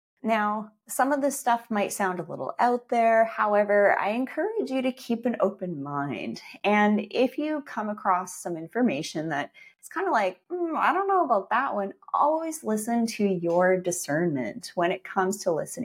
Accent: Canada; moved away; which aren't maple leaves anymore because I come from Canada.

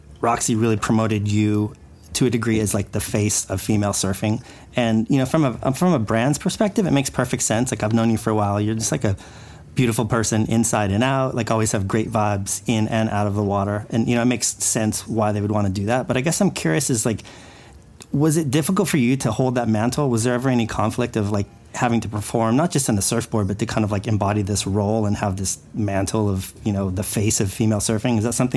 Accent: Carpinteria, California, United States; I grew up in Carpinteria, Santa Barbara.

